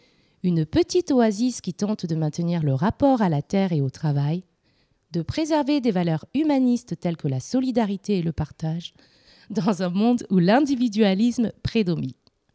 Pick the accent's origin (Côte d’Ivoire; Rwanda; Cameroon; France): France; Auvergne-Rhône-Alpes; je viens de la Drôme